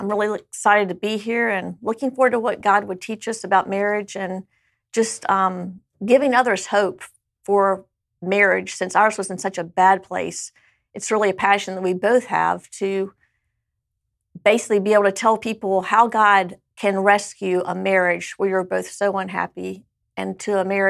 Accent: Georgia, United States; I grew up in South Georgia in a very traditional home. My parents were both school teachers. I have an older brother and a younger sister. And we have lived here in Northern Kentucky about 29

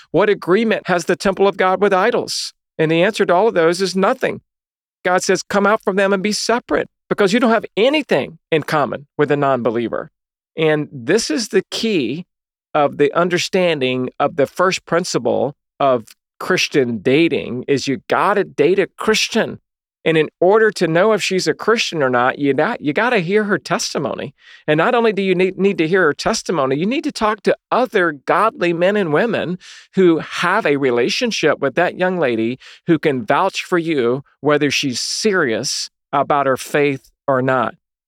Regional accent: the South, United States; I grew up in the South where my mama taught me girls don't call boys.

